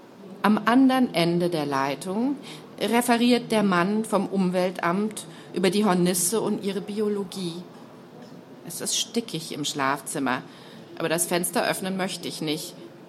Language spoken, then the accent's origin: German; Southern Germany, Germany; Wir sind beide in Süddeutschland aufgewachsen, Doppelhaushälften in der Provinz.